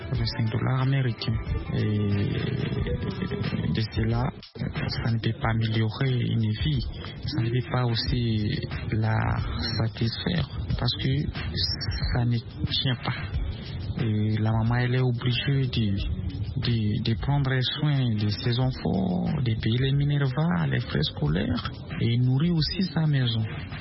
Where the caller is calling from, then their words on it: Kisangani, Tshopo, DR Congo; depuis la ville de Kisangani. Chez nous, en RDC, précisément dans la ville de Kisangani